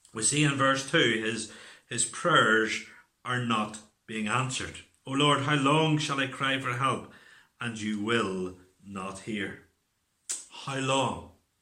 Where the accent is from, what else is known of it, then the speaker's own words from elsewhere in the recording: Northern Ireland, United Kingdom; That just reminds me of growing up in the Troubles, particularly growing up in County Armagh.